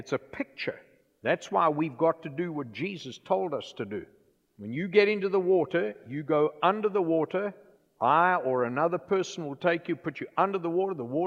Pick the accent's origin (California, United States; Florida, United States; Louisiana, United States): Louisiana, United States; New Orleans; accent: Louisiana